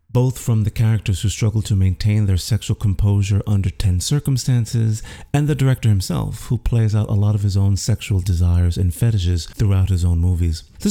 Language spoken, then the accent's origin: English; New York City, New York, United States; I'm now back in my hometown of New York City finishing up my dissertation.